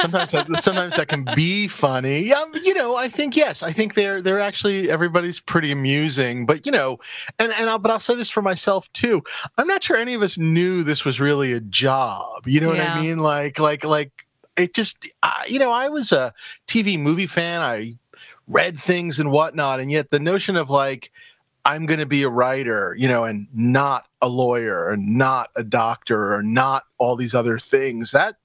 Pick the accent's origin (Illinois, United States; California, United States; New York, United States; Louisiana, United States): New York, United States; New York City; I'm from New York City.